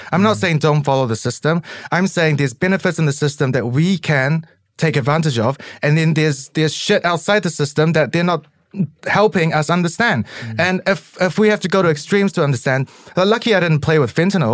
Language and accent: English; New Zealand; especially growing up in New Zealand, we're quite suppressed.